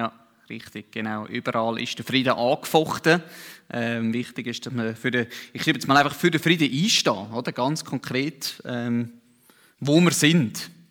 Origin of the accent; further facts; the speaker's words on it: Central Switzerland, Switzerland; Ich komme ja eigentlich aus der Innerschweiz und dort grüßt man sich nicht so auf der Straße.